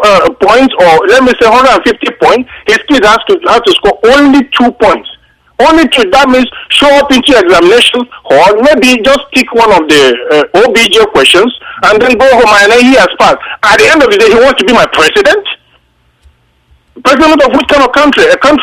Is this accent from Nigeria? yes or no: yes; Nigeria; moved away; we came all the way from Nigeria.